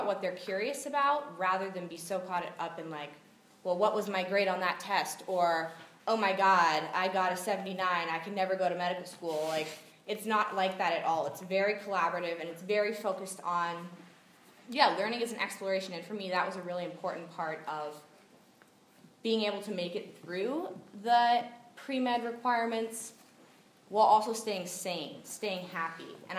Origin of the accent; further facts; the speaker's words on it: Portland, Oregon, United States; I'm a senior from Portland, Oregon, pre-med history major.